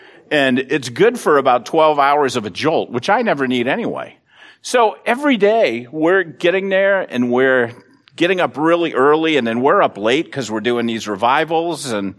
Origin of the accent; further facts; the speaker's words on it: United States; So I just say, yeah, I'm an American.